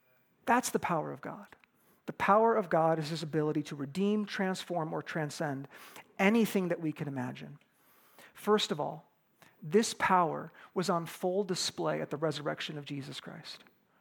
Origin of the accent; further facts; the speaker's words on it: Midwest, United States; Listen, folks, I grew up in the Midwest. The Midwest is not beautiful, okay?